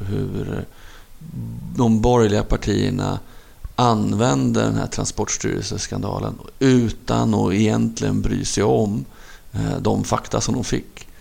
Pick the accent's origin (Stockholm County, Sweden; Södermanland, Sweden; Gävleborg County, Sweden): Stockholm County, Sweden; Stockholm; jag var uppvuxen i Hagsätra, en förort söder om Stockholm då, på ett betonghus på 9:e våningen.